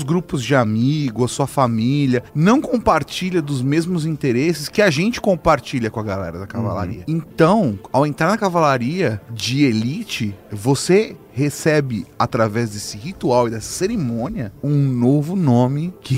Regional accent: Minas Gerais, Brazil; consegui a transferência para Confins e voltei a morar em Minas. Afinal, sou mineiro.

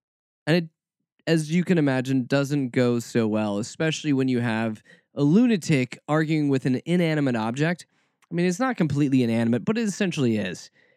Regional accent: Atlanta, Georgia, United States; also born or lived in Kentucky; I've spent a good bit of my formative years in the South, growing up around Atlanta, living a few years in Kentucky, then finishing out puberty in Atlanta, going to college in Atlanta, working in Atlanta.

